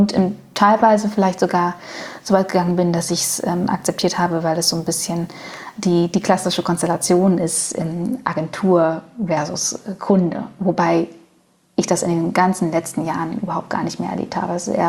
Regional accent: Berlin, Germany; Ich bin im ostdeutschen Umfeld groß geworden. Also ich bin im Osten geboren, Ost-Berlin geboren.

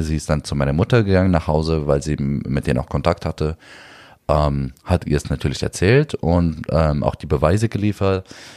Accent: Berlin, Germany; Neukölln, wo ich aufgewachsen bin, mein ehemaliges Gymnasium, 98% mit Migrationshintergrund.

